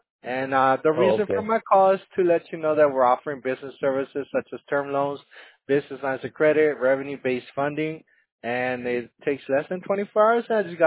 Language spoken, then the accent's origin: English; Tustin, California, United States; I'm not from Korea. I'm from Tustin, California, sir.